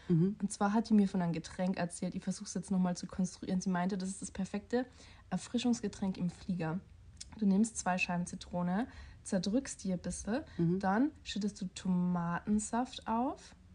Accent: Austria; Das gab es bei uns in Österreich nicht.

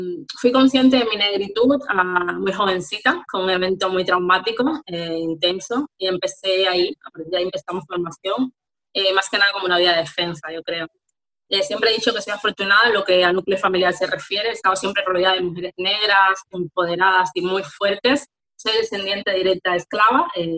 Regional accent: Havana, Cuba; now in Barcelona, Spain; Yo soy de La Habana, Cuba.

